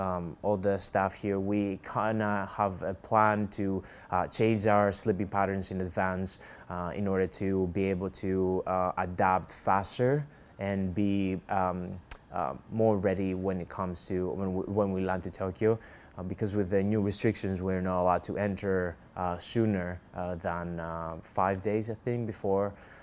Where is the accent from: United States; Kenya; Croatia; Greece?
Greece; English is a second language; now in Loughborough, United Kingdom; I'm from Greece, and I'm part of the swim team.